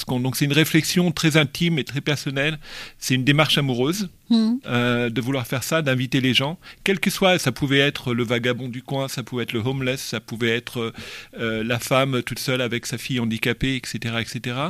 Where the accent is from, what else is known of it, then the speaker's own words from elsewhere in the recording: France; moved away; Oui, alors moi je suis français d'origine, mais j'ai quitté la France depuis tellement longtemps.